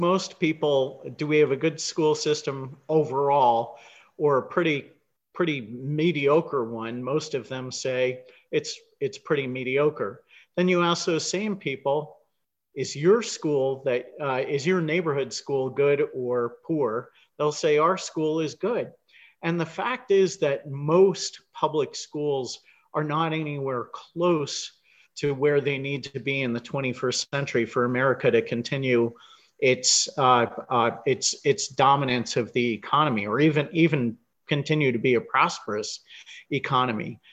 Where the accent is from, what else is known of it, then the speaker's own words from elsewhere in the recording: New Jersey, United States; You know, we've experimented with that in places like my home state of New Jersey